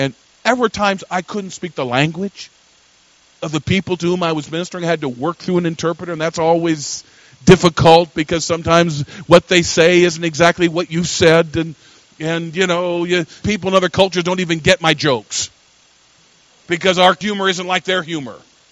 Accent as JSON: {"language": "English", "country": "United States", "tie": "born there", "said": "I hadn't been out of the country except to Canada. I was born on the Canadian border, hello."}